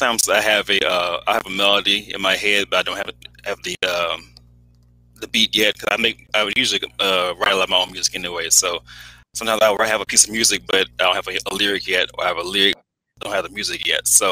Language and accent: English; Alexandria, Louisiana, United States; Oh, well, I grew up in Alexandria, Louisiana, which is like in the middle of the state. Still live here.